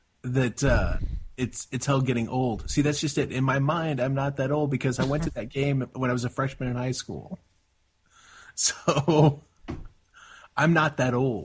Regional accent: St. Louis, Missouri, United States; I am from the St. Louis area. So we do have a vested interest in the World Series

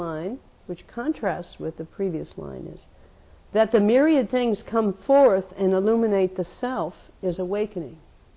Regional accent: California, United States; now in New York, United States; That's what New Yorkers do. I grew up in California where you don't do that. So that's why I'm very aware of it.

